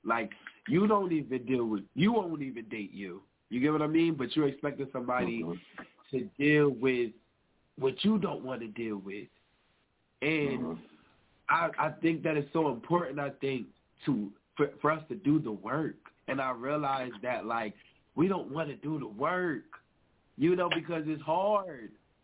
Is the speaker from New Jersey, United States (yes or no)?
yes; Trenton, New Jersey, United States; because I'm from Trenton. Trenton is a city, you know, and it's the capital of New Jersey, and it's basically the hood.